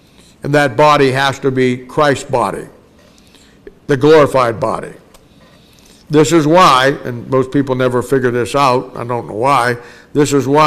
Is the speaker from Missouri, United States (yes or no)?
yes; Kansas City, Missouri, United States; I got on a plane one time, and I'm from Kansas City, and I flew from Kansas City to New York.